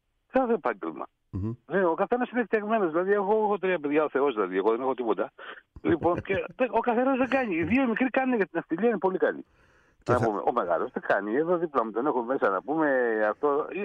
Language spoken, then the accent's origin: Greek; Agios Nikolaos, Greece; το χωριό μου είναι εσωτερικό, είναι 13 χιλιόμετρα από τη θάλασσα, αν και λέγεται Άγιος Νικόλαος.